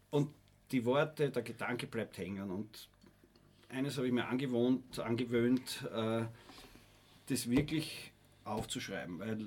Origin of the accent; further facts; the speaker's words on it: Graz, Styria, Austria; an meiner Schule in Graz, ich komme aus Graz